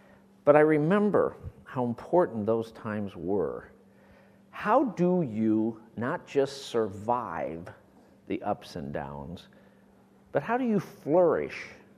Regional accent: Michigan, United States; And back when I was growing up in Michigan, if my dad needed to relax, we had two gentlemen in our church who had airplanes

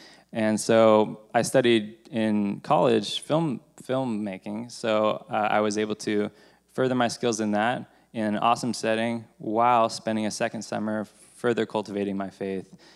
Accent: Ben Lomond, California, United States; I grew up in Ben Lomond, just down Highway 9 a little bit.

